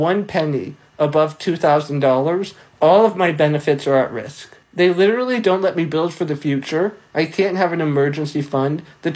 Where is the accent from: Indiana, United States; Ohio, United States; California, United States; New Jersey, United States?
California, United States; I am from Southern California.